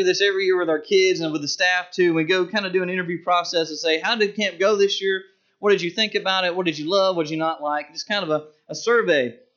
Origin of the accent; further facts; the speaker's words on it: Indian Creek, United States; I grew up in Indian Creek. Always wanted to be back there.